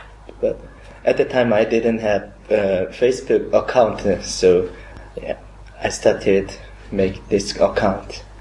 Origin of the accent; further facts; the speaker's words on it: South Korea; English is a second language; from South Korea.